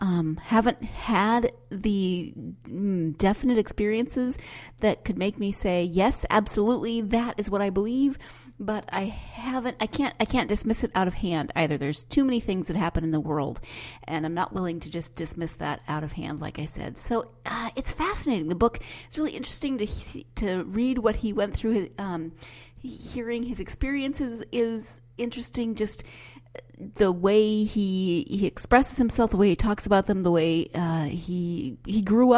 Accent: Montana, United States; you know that I grew up in Montana and haven't been home in a while.

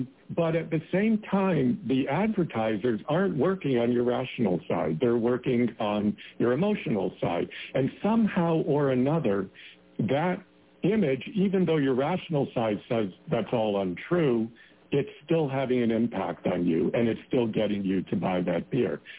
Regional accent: Canada; but I'm Canadian and I play hockey.

